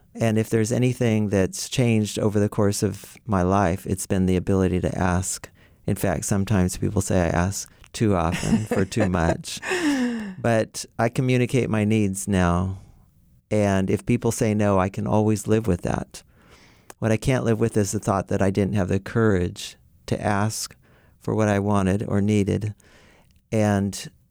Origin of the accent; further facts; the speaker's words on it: Capay, California, United States; Capay. It's just north of Hamilton City. And people probably don't know Hamilton City either. It's near Orland.